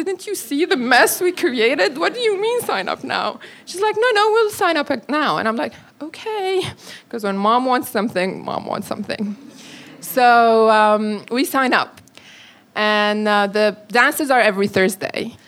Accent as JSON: {"language": "English", "country": "Syria", "moved": "yes", "said": "Where are you from? Syria, I said. Everybody smiled and nodded, eyes getting wider and wider in curiosity. Second default question is, how long have you been here? Well, I've been here 8 years."}